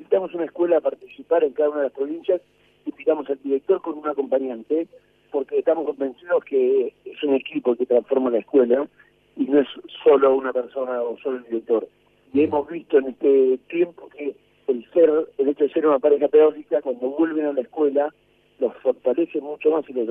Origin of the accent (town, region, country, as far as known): Argentina